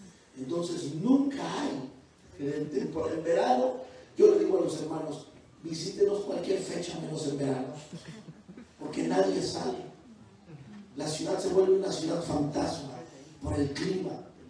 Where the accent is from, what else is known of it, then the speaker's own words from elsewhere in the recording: Mexico City, Mexico; nosotros que venimos del centro de la Ciudad de México